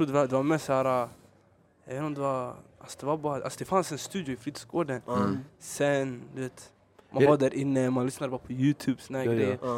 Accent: Stockholm, Stockholm County, Sweden; Hagsätra och Rosved.

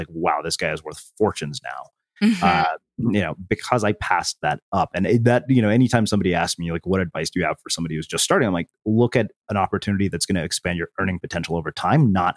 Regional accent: India; I was like, I'm Indian.

